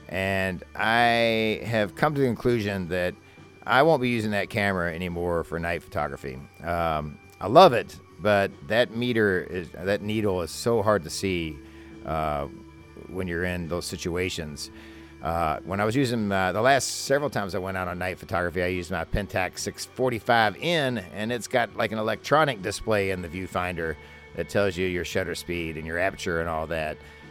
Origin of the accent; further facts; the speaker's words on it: Louisville, Kentucky, United States; they're actually based in Louisville, Kentucky. They're actually based in my hometown.